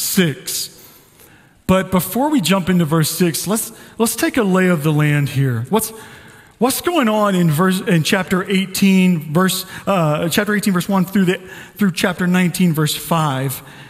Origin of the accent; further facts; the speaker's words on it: St. Louis, Missouri, United States; Growing up in St. Louis, man, thunderstorms just lasted all night.